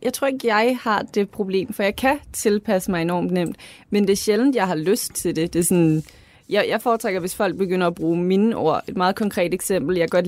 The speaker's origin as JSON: {"language": "Danish", "region": "Zealand", "country": "Denmark", "said": "fordi at jeg er fra Lolland"}